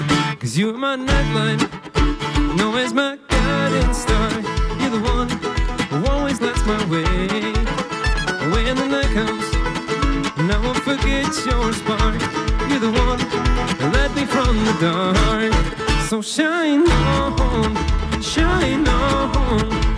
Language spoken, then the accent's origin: English; Galway, Connacht, Ireland; now in -; We're from Galway in Ireland.